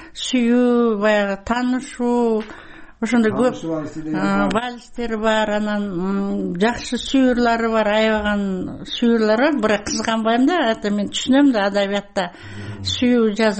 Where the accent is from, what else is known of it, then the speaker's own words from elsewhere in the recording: Kazakhstan; Kyrgyz is a second language; Мен анча кыргызчаны түшүнбөйм да, казакмын да.